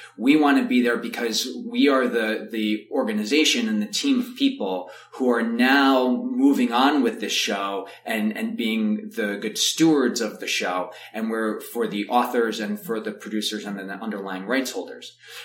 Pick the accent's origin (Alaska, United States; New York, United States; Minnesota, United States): New York, United States; And then I decided I'm from New York to come back to New York.